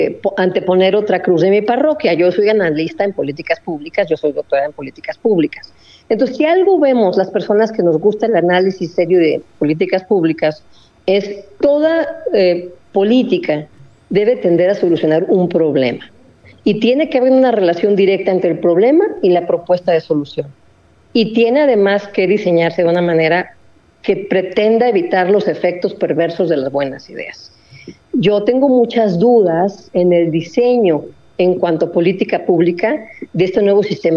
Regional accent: Mexico; porque pues como mexicana y más que nada como una persona que siempre se ha dedicado al análisis institucional

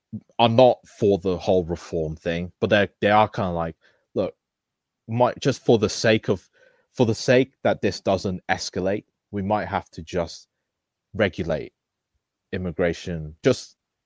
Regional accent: England, United Kingdom; born there; I was born in England, and also my father is white English guy. So he's Jewish as well.

